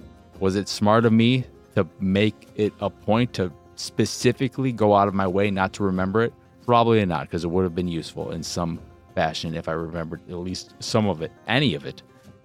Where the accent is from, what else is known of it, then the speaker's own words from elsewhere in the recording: Chicago, Illinois, United States; also born or lived in Galena, Illinois; I am from Chicago. I live in Chicago now. But after graduating grammar school, my mom decided she was sick of the city, wanted to move as far away from a city as you could.